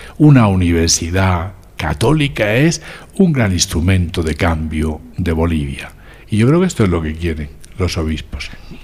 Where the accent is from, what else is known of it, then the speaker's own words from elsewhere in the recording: Murcia, Region of Murcia, Spain; born there; Yo nací en Murcia, ¿no?